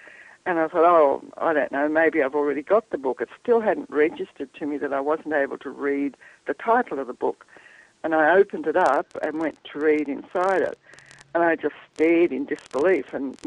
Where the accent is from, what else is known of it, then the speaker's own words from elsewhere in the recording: Australia; I was brought up in the Australian bush. I didn't go to school through primary school. I had to do it by correspondence.